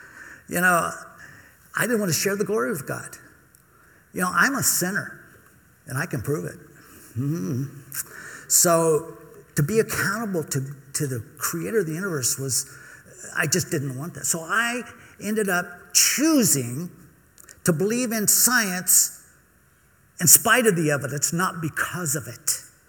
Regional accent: Newport Beach, California, United States; I grew up in Newport Beach, and we'd go down and throw water balloons at the baptisms down there in Corona Del Mar.

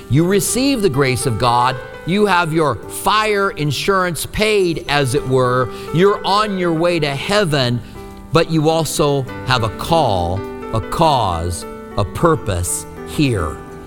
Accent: Albuquerque, New Mexico, United States; I'll never forget the first time. I grew up in Albuquerque, and Raul Reese was on the radio with Pastor Chuck Smith.

